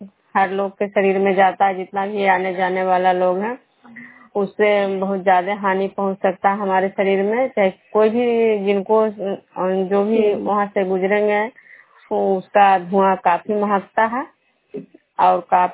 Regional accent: Bihar, India

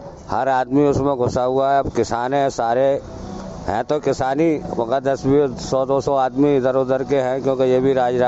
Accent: Uttar Pradesh, India; now in Delhi, India; गाँव जिला एटा।

